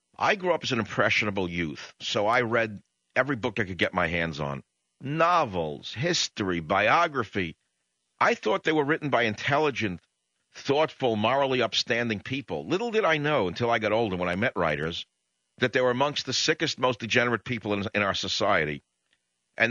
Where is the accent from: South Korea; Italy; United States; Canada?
United States; New York; But since I grew up in New York, I know how to make my elbow as sharp as theirs.